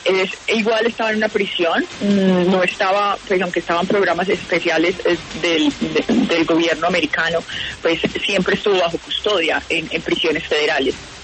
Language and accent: Spanish; Armenia, Quindío, Colombia; Somos de Armenia, todos, kindianos, puyabros, como decimos acá.